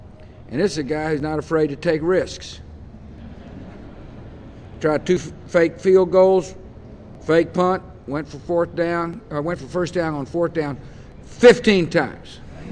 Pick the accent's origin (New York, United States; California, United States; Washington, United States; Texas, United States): Texas, United States; being raised in Texas and growing up in Texas, I've got a lot of friends in Louisiana.